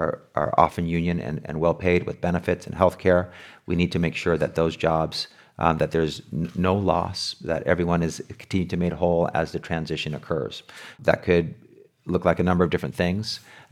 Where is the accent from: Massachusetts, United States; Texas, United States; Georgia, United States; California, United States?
California, United States; La Paz; I grew up in La Paz in the headquarters of United Farm Workers of America. My dad worked in the front office with Cesar Chavez, my mom in the preschool with Dolores Huerta. We were there in the early 70s. We lived in a trailer.